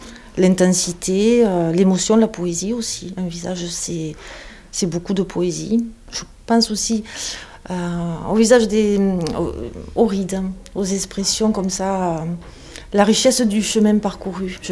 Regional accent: Central African Republic; je suis de Centrafrique.

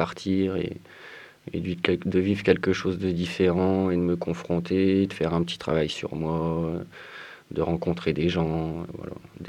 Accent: Hauts-de-France, France; Parce que je suis originaire du Nord à la base, quoi.

